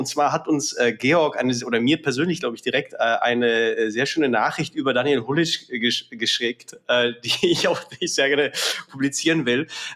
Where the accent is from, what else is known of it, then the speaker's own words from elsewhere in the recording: Czechia; Also ich kann mich jetzt als Tscheche nicht über zu viele Tschechen beklagen.